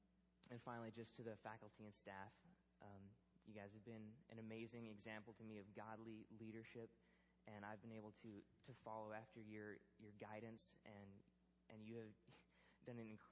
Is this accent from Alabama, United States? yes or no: no; Alaska, United States; When me and my brother were growing up in Alaska, we were so far away from any of our family